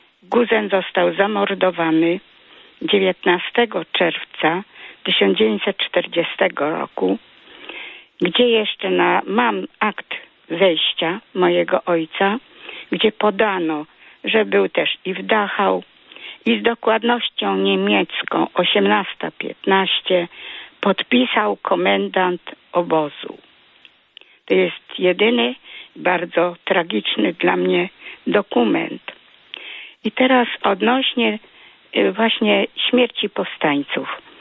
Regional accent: Poznań, Greater Poland Voivodeship, Poland; now in Toruń, Poland; Mieszkam w Toruniu, ale pochodzę z Poznania. Jestem córką powstańca wielkopolskiego

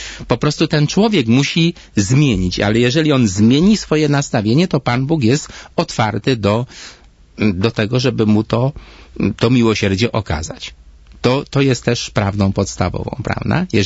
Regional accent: Bestwina, Silesian Voivodeship, Poland; Ja pochodzę z Bestwiny pod koło Bielska Białej.

